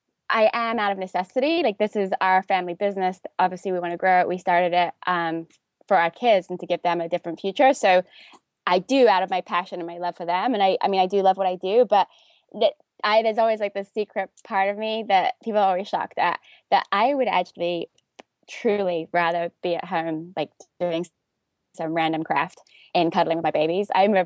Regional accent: London, United Kingdom; growing up in North London with not a big family.

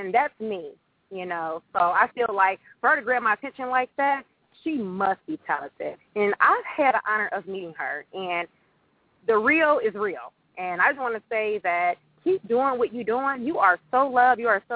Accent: Detroit, Michigan, United States; Hi, yes. I am from Detroit.

